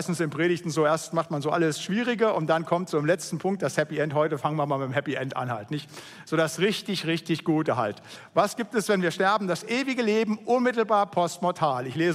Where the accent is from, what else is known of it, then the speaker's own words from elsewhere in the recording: North Rhine-Westphalia, Germany; Da, wo ich herkomme aus dem Siegerland